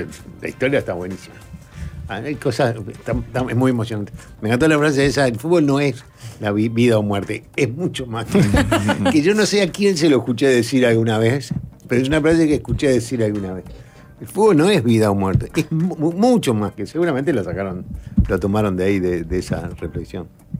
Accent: Uruguay; Y yo sé que somos uruguayos

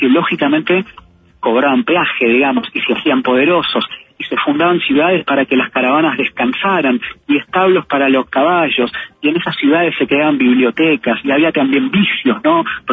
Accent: Argentina; born there; tengo 38 años, nací en Argentina, nací bajo un prisma completamente occidental

